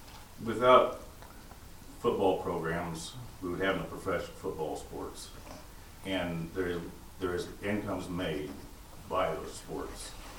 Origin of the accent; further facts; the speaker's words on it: Indiana, United States; I'm from Indiana.